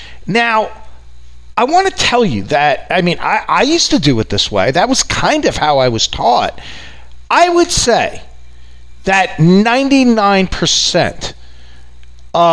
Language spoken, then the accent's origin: English; New York, United States; accent: New York; which, if you haven't picked up from my accent, right, big shock, I'm from New York.